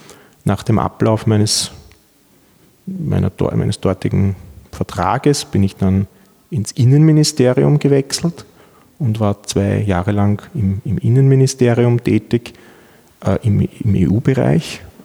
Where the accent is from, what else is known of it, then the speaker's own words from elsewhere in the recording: Vienna, Austria; Also ich bin Wiener, ich komme aus Wien, bin dort zur Schule gegangen, Bundesheer, dann habe ich in Wien an der Universität Wien Jus studiert